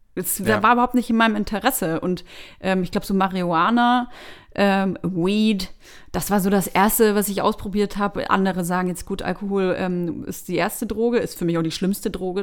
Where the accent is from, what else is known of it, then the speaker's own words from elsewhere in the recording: Bavaria, Germany; Ich komme aus Bayern, Weißwurst gibt's bis 12 Uhr mittags.